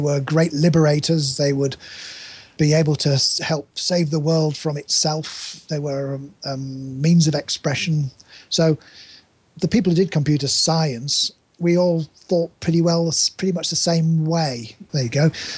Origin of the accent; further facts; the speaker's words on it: Yorkshire and the Humber, United Kingdom; where I grew up in East Yorkshire